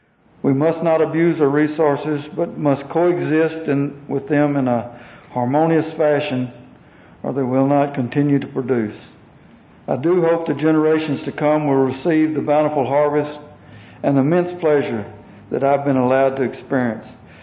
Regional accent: Texas, United States; I was born and raised in Calhoun County. I'm a rancher and a professional fly fishing guide.

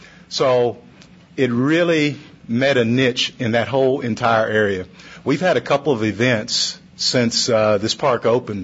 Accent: Childress, Texas, United States; I was born and raised in Childress. Prior to coming back to Childress to assume my current position as city manager

